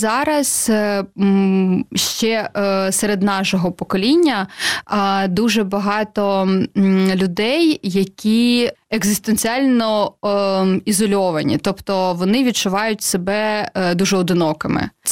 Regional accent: Crimea, Ukraine; born there; ми всі, хто народився в Криму там наприкінці 80-х або початку 90-х

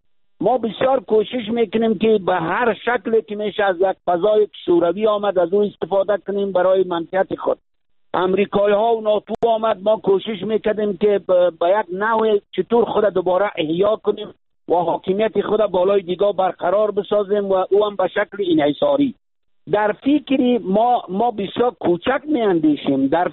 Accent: Afghanistan; ما افغانستانیستیم، ما افغان هستیم

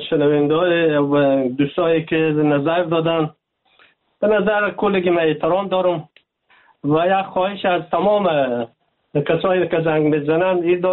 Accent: Afghanistan; ما افغان هستیم، اصطلاحات و کنر باید یک طرف گذاریم به خاطر منافع ملی خود

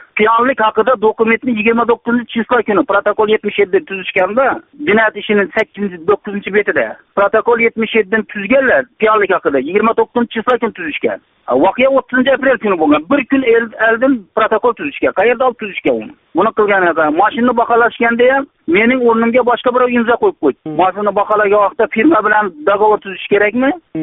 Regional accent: Bogot, Khorezm Region, Uzbekistan; born there; Xorazm viloyati Bog'ot tumanida tug'ilganman.

